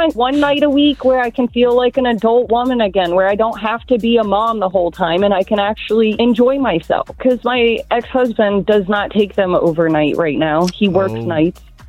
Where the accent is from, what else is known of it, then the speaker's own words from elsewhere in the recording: Bel Air, United States; from Bel Air.